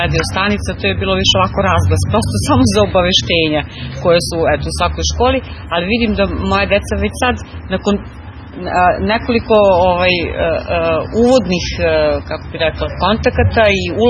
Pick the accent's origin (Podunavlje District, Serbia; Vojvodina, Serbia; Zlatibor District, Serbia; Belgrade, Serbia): Podunavlje District, Serbia; Velika Plana; dolazim iz Velike Plane